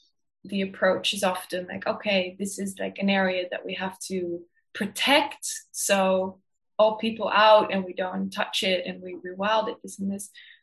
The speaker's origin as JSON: {"language": "English", "country": "Netherlands", "also_born_or_lived": "Maastricht", "said": "in my home country, the Netherlands, like the last few days, it's been massive floodings."}